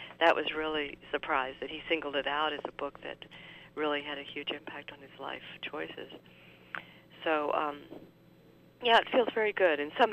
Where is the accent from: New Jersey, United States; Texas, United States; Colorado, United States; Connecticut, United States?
Texas, United States; Fort Worth; I grew up in Fort Worth, you know, Cowtown